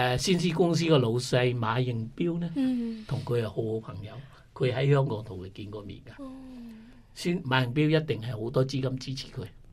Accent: Zhongshan, Guangdong, China; 我哋中山人咧

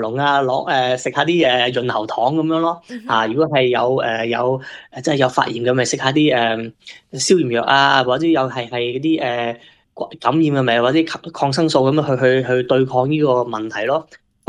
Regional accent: Guangdong, China; 好似我自己相信好似我哋尤其啲广东人啦我哋南方人啦

